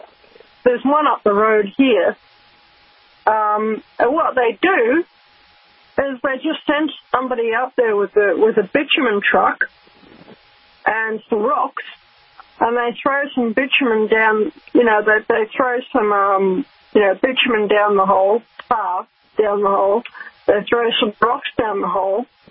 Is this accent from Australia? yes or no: yes; Australia; I come across with my accent sounding a bit funny, but I'm not making a risk. It's just that's how they say the word here in Australia.